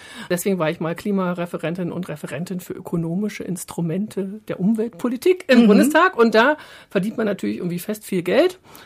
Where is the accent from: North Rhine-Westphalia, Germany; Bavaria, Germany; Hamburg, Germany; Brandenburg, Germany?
Brandenburg, Germany; Wittstock; ich bin in Wittstock aufgewachsen, das ist so in Nordbrandenburg, also Wald und Wasser drumherum.